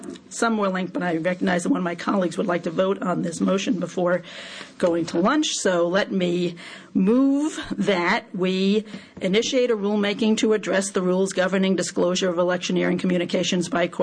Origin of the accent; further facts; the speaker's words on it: Maryland, United States; In my home state of Maryland, there's an initiative about a casino